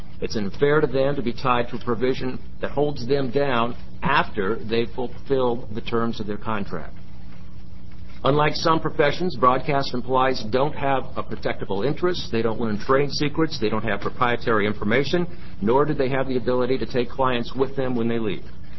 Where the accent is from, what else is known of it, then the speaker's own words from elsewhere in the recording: Portland, United States; to leave Portland, my hometown, or the only real option I had left was to re-sign and extend my contract with the only employer in Portland